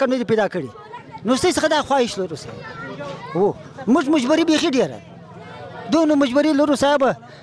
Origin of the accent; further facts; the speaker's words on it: Afghanistan; now in Pakistan; وس 15 پته کال زما عمر دی یو ز په کور کې یو افغان يم